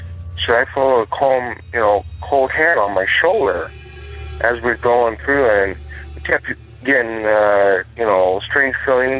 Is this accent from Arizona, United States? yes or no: yes; Seligman, Arizona, United States; I'll talk to you about my hometown of Seligman, Arizona